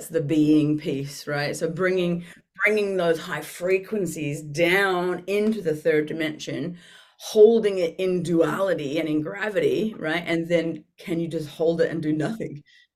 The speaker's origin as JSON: {"language": "English", "country": "Australia", "tie": "born there", "also_born_or_lived": "United Kingdom", "moved": "yes", "said": "Yeah, I was born in Australia to English parents, lived in the UK for a while, lived around the world for 10 years, and then I've been here for 11."}